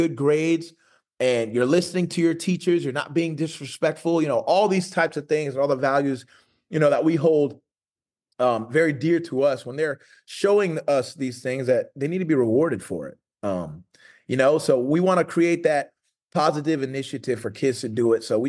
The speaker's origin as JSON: {"language": "English", "country": "Cameroon", "said": "They know I'm from Cameroon."}